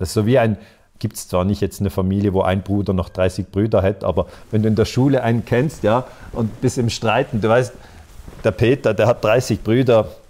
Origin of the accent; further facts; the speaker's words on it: Switzerland; Ich finde schon, aber ich bin Schweizer, weißt du?